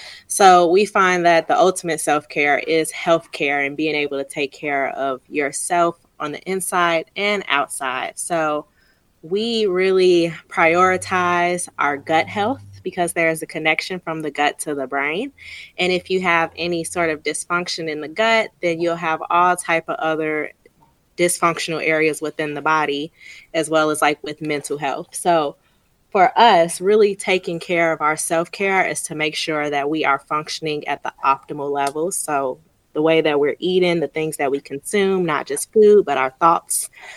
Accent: Chicago, Illinois, United States; now in Asheville, United States; I am not an Asheville native, but this is my home now, and I love it. I'm originally from Chicago.

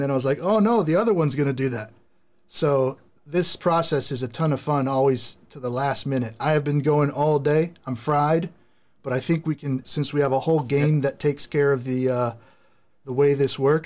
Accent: Mexico; I was born and raised in Mexico.

